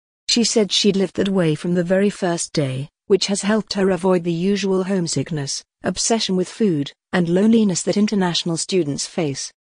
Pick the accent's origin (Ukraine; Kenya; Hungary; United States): Kenya; We're from Kenya. Initially, we had opted for accommodation with fellow Kenyans, assuming it would be comfortable if we stayed with members of our community.